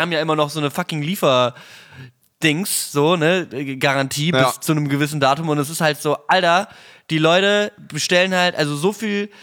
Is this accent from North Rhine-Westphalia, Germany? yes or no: yes; Mettmann, North Rhine-Westphalia, Germany; ich bin in meine Heimatstadt, meine alte Heimatstadt gefahren